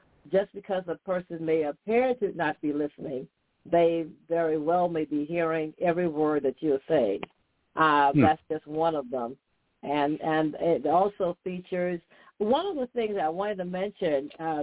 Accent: Green Pond, South Carolina, United States; We did not have one when we were growing up in Green Pond, and we still do not have one.

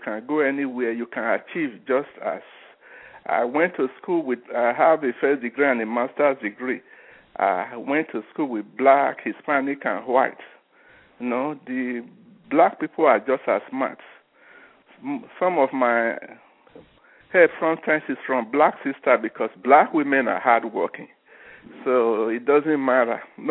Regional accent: Nigeria; now in Plano, United States; I am an immigrant from Nigeria. Came in 1985. Right now I live in Plano, in Texas.

